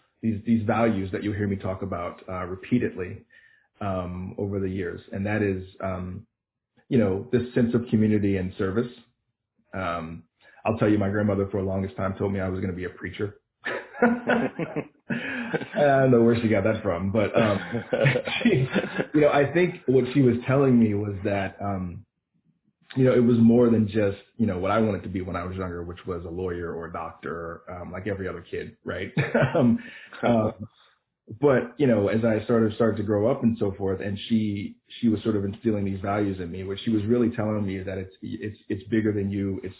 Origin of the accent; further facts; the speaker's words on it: Hertford, North Carolina, United States; born there; So I was born in a really, really tiny town called Hertford, North Carolina.